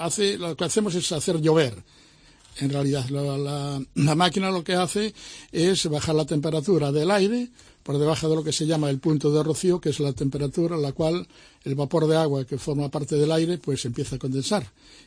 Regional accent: Vigo, Galicia, Spain; now in Seville, Spain; Sí, sí, yo llevo 51 años aquí en Sevilla y ya me considero también sevillano. Soy de Vigo, soy gallego, estupendo. Y para mí es un orgullo mantener todavía el acento.

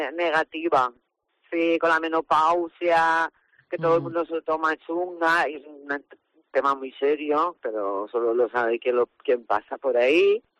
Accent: Nules, Valencian Community, Spain; porque yo soy de Nules, pero trabajo en Castellón.

